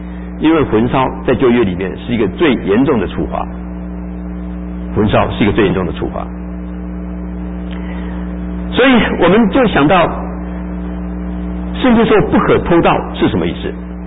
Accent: Taiwan; now in United States; 我记得我从台湾来的时候带了一只很漂亮的皮鞋啊

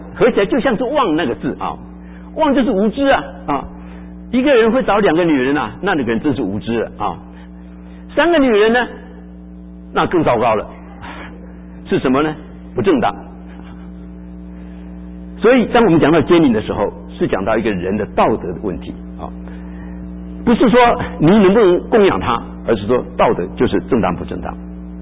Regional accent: China; 我们中国人就是把所有的好话坏话都给

